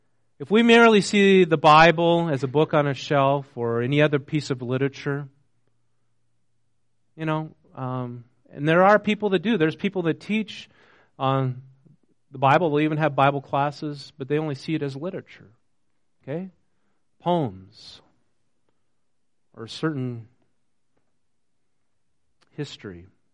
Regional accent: North Dakota, United States; I grew up in North Dakota, they don't raise avocados up there, you know?

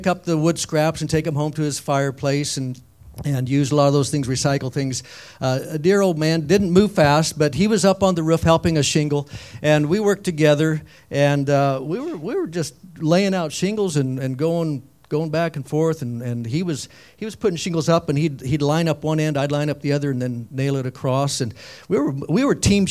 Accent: Casper, Wyoming, United States; also born or lived in Alliance, Nebraska; I grew up in Casper, Wyoming, but during high school, we moved, during my high school years, we moved to Alliance, Nebraska, and I graduated from Alliance

